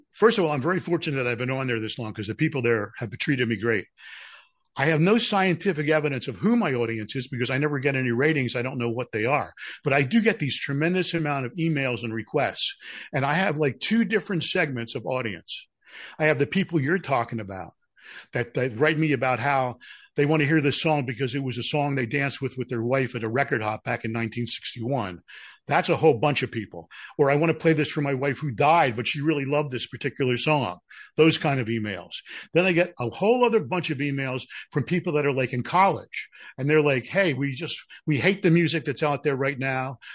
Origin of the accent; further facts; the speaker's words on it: Pittsburgh, Pennsylvania, United States; You know, when I was growing up in Pittsburgh, I want to hear this